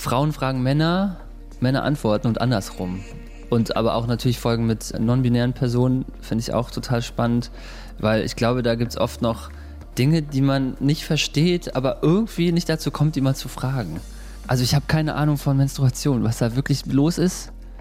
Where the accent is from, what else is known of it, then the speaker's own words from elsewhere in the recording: Cologne, North Rhine-Westphalia, Germany; Ich bin ein Mann, ich bin 35 Jahre alt, ich komme aus Köln